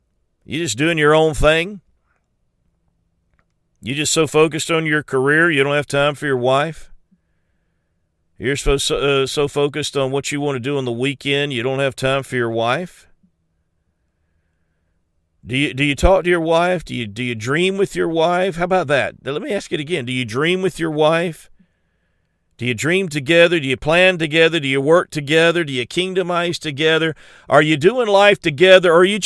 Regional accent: South Carolina, United States; also born or lived in New Orleans, Louisiana; I'm from South Carolina, but I went to school in New Orleans, and so I learned a little bit of that Cajun culture.

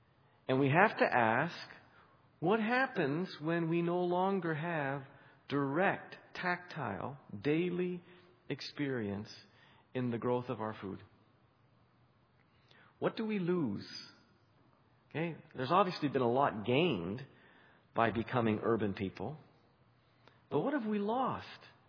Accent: Western Canada, Canada; I grew up farming in Western Canada

